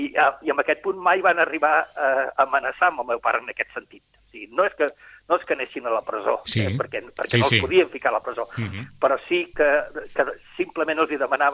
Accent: Madrid, Community of Madrid, Spain; nosaltres vam créixer a Madrid amb ell, però allà estàvem vivint naturalment sota la dictadura de Franco.

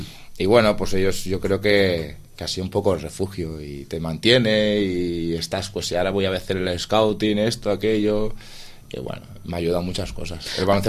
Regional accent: Barcelona, Catalonia, Spain; born there; moved away as an adult; now in Sitges, Spain; No, yo nací en Barcelona, pero desde los 21 estoy aquí, o sea, tengo 47, 26 años, ¿no?

